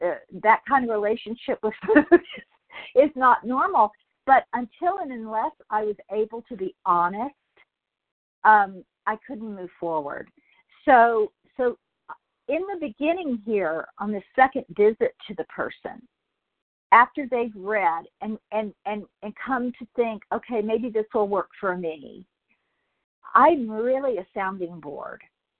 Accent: California, United States; from Southern California, recovering daily by the grace of God.

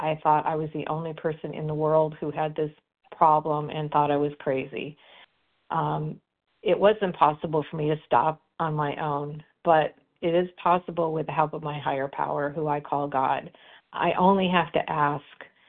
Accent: Florida, United States; I'm from Florida and currently in beautiful central New York.

